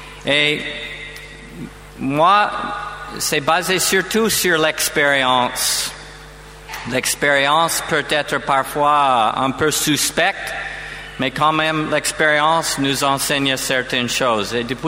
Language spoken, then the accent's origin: French; United States; accent: American; French is a second language; j'ai mon accent américain, alors, pour que vous vous habituiez à mon accent